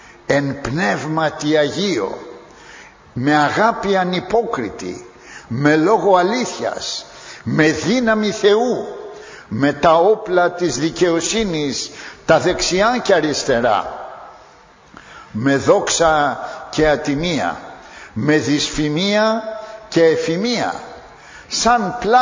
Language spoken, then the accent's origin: Greek; Corinth, Peloponnese, Greece; επειδή είμαι έστω και από την Κόρινθο